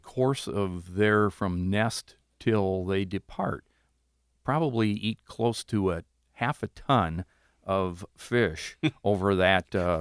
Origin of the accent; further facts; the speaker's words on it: Wisconsin, United States; We're originally from Wisconsin.